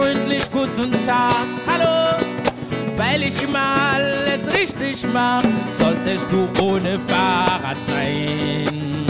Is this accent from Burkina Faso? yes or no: yes; Burkina Faso; Also ich komme aus der Familie der Schmiede in Burkina Faso und dieses Instrument ist Teil meines Lebens